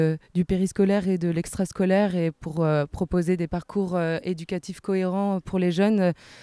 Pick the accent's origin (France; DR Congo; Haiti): France; Brittany; Je viens de l'Ille-et-Vilaine et ça me paraît assez difficile de faire réseau comme on le fait en Mayenne avec des villes comme Saint-Malo, Fougères, Vitré et Redon